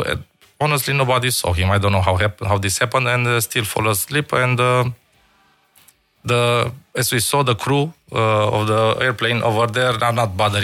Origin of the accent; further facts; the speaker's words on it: Madagascar; English is a second language; Because exactly, we are from Madagascar, so they have to let us.